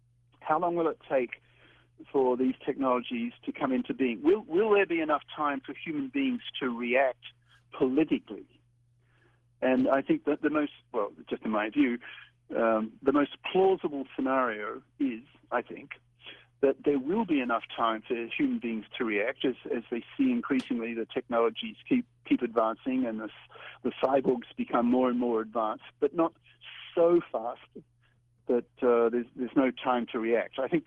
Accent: Australia; moved away; I've been back in Australia. I grew up in Australia and then hated the place and just left. And I've lived in six other countries for half a century and then retired.

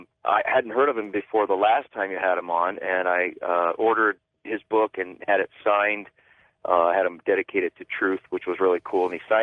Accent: Columbus, Ohio, United States; now in Montana, United States; I live in Montana now, but I'm from Ohio, and I lived in Ohio in central Ohio, Franklin County, Columbus area.

